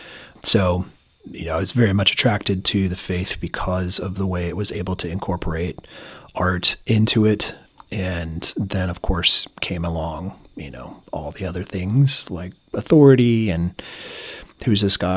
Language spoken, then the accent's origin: English; Rushville, Indiana, United States; I'm from Rushville, Indiana, so just a little bit of southeast of here, where I'm located now. I was born in 77 and lived there pretty much my whole life until I moved away for college.